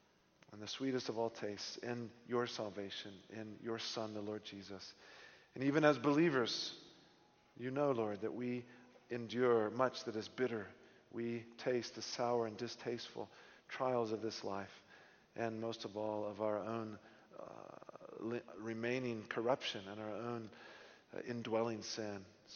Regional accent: Texas, United States; I grew up in Texas, and there was a large and growing Hispanic community

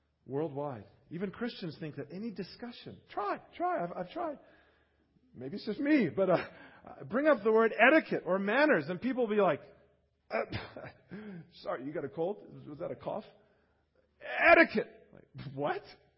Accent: United States; I feel a little strange because I'm an American and we're one of the rudest, most unmannerly nations.

